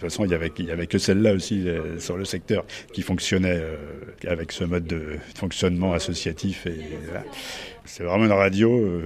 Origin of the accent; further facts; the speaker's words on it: Grand Est, France; j'habite Crépy depuis les années 60, mais en fait je suis originaire de Champagne, je suis champenois d'origine, un petit village près de Troyes.